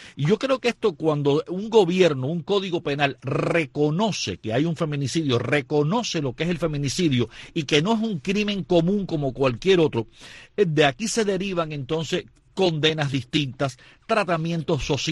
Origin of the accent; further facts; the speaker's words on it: Cuba; todos nosotros somos cubanos.